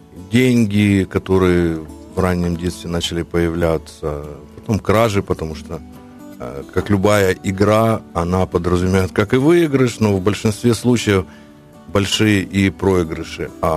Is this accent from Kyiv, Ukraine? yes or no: yes; Kyiv, Ukraine; Мені 47 років буде в октябрі місяці. Я коренной киевлянин, родился на лесном массиве.